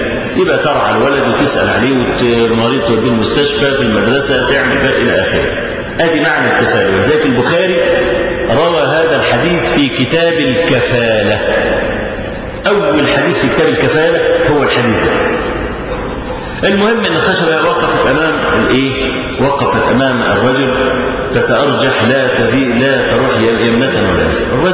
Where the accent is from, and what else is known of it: Egypt